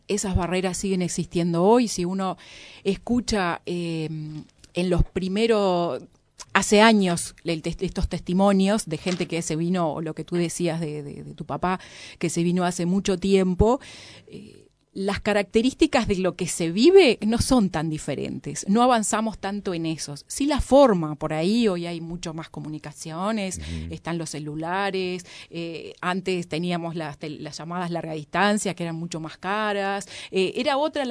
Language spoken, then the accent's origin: Spanish; San José, Uruguay; now in Montevideo, Uruguay; Yo soy de San José. No soy de Montevideo.